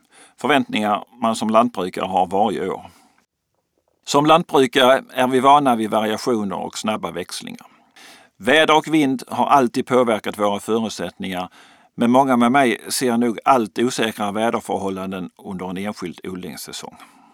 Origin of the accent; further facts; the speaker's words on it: Mosslunda, Skåne, Sweden; från Mosslunda i Skåne och är ordförande i Lantmännen.